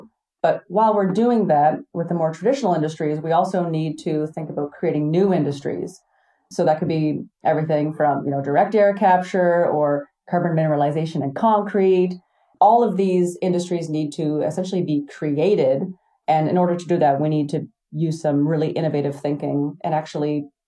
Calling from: Prince Edward Island, Canada; Other side of Canada. It's a place called Prince Edward Island. It's a little island off the coast of Nova Scotia

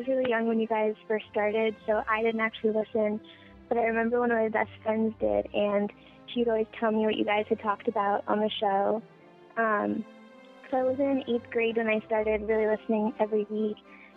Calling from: New England, United States; I'm calling from New England.

